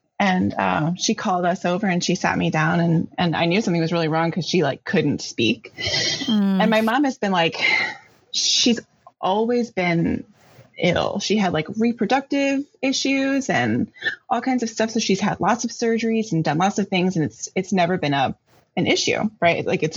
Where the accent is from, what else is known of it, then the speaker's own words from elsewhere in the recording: Annapolis, Maryland, United States; moved away as an adult; now in Houston, United States; So I'm originally from Maryland, just outside of Annapolis. And I lived there my whole life until I was 23.